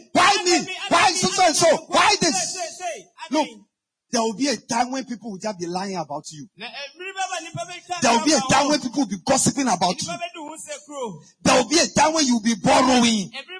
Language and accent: English; Accra, Greater Accra, Ghana; I am from Accra.